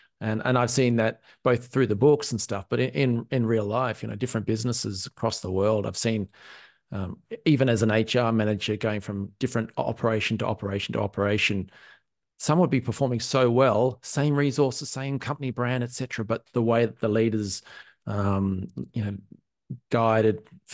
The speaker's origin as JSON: {"language": "English", "country": "Australia", "lives_now": "Ireland", "said": "I'm an Aussie living in Ireland."}